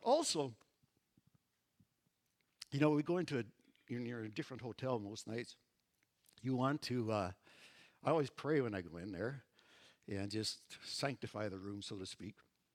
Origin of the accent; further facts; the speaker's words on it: Edmonton, Alberta, Canada; being born and raised in Edmonton, we had a number of relatives in Vancouver.